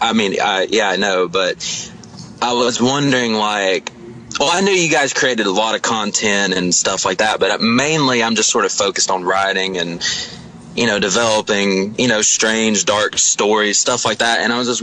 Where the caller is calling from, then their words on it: New Orleans, Louisiana, United States; New Orleans.